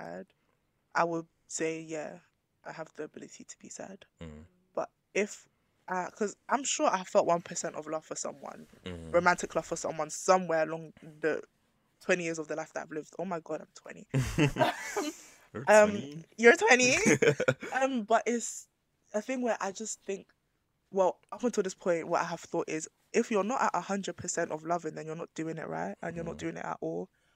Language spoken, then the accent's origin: English; Nigeria; I'm Nigerian